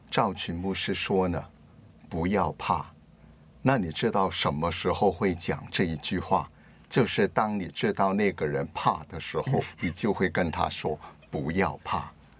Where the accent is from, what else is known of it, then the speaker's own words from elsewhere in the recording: Guangdong, China; 我讲第一句话他就知道我是广东人。